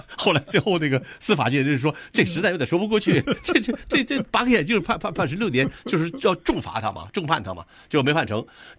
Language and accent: Chinese; Beijing, China; 全方位介绍我的家乡北京。